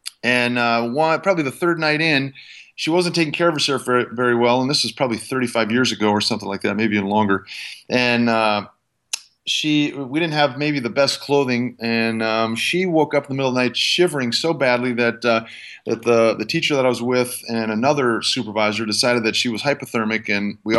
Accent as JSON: {"language": "English", "region": "Minnesota", "country": "United States", "tie": "born or raised there", "said": "Yeah, I grew up in a frosty little place called Minnesota."}